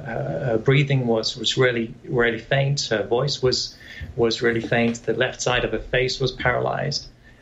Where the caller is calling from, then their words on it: Long Island, New York, United States; From Long Island, New York.